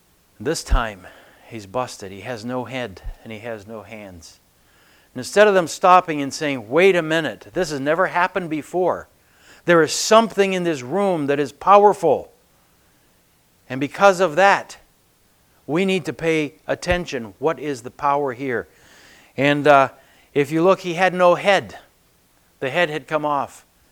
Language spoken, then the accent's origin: English; Brazil; Growing up in Brazil